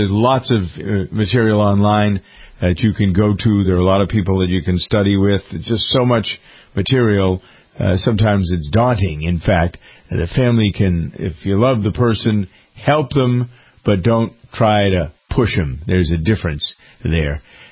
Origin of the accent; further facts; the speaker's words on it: Framingham, Massachusetts, United States; We're thinking the elementary school that she taught in Framingham, my hometown, where she came to live and work.